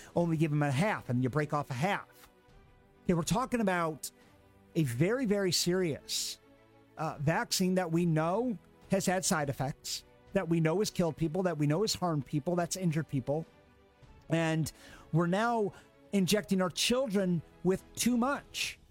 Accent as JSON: {"language": "English", "country": "United States", "tie": "born or raised there", "said": "in the world that I grew up in America that I grew up in, you'd lose your freaking license."}